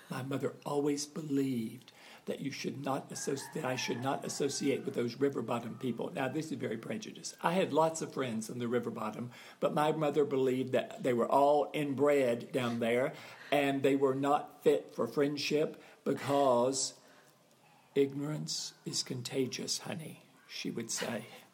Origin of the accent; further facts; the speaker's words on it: Texas, United States; born there; now in New York, United States; I was born in Texas, but I am not a Texan. I'm a New Yorker